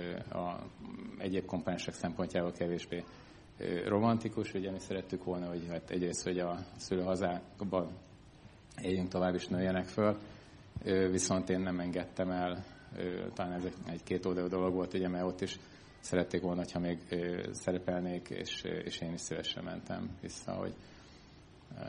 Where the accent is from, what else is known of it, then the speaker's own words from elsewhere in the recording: Budapest, Hungary; Budapestről származunk, az Orvosi Egyetemen ismertük meg egymást, mindketten gyakorló orvosok vagyunk. És hát 10 évet éltünk vidéken, aztán most egy pár éve a gyerekek, ahogy nőttek, visszaköltöztünk Budapestre, Budaörsre